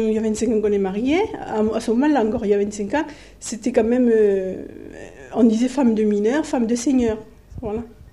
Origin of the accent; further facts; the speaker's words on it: Carmaux, Occitanie, France; born there; je suis née à Carmaux. Mon père était maçon